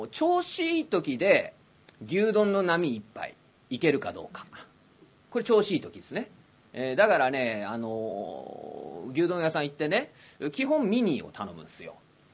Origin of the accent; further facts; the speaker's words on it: Tokyo, Japan; もう僕は僕でね、なんかこう江戸っ子の形ねだと思ってますから